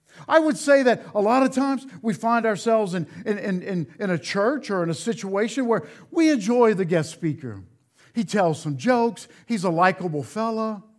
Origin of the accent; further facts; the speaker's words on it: Louisiana, United States; I'm from South Louisiana, forgive me. Down there we say donkey.